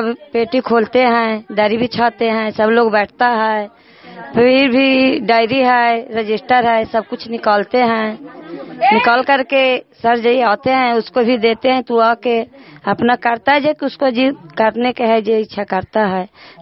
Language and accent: Hindi; Kajichak, Bihar, India; काजीचक के रहने वाला हूँ।